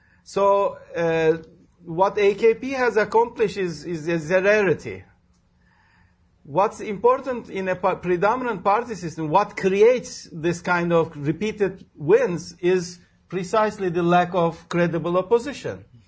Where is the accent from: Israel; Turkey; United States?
Turkey; Urla, İzmir; English is a second language; I think if you follow what's happening in Urla, my hometown in Izmir, I mean, it's shameful to see the attacks to BDP representatives all over country.